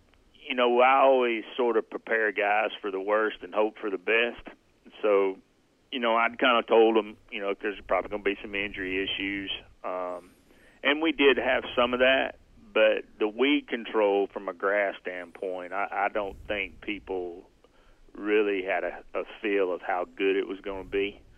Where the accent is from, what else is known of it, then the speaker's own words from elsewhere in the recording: Alabama, United States; I grew up in Alabama and then, of course, went to school at Auburn.